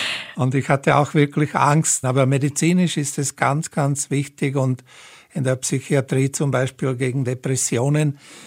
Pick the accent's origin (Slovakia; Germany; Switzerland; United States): Slovakia; Bratislava, Bratislava Region; first language Hungarian; German is a second language; meine Muttersprache ist eigentlich Ungarisch, wenn ich es so sagen kann. Das heißt, das war die erste Sprache, die ich gesprochen habe. Obwohl, den Wurzeln nach sind wir deutscher Abstammung, so wie mein Name schon verrät. Pressburg hatte zeitweise so um die 60% deutschsprachige